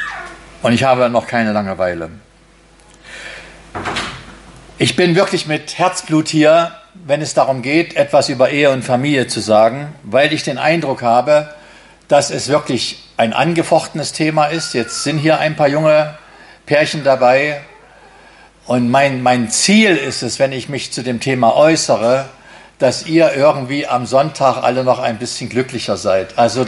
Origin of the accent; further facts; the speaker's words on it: Brandenburg, Germany; Das ist normal, dass eine Beziehung in der Uckermark, da wo ich herkomme, geht nicht länger als ein halbes Jahr.